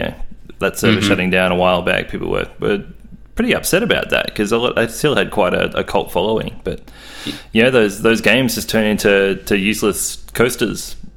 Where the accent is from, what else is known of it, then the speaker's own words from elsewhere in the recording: Melbourne, Victoria, Australia; from Melbourne, Australia.